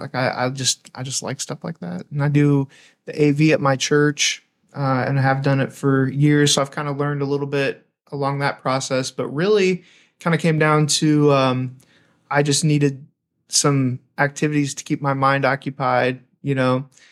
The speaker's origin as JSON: {"language": "English", "region": "Indiana", "country": "United States", "tie": "born or raised there", "also_born_or_lived": "Memphis", "said": "Well, I was born and raised in Indiana, never lived anywhere else except for, I think I lived in Memphis when I was little."}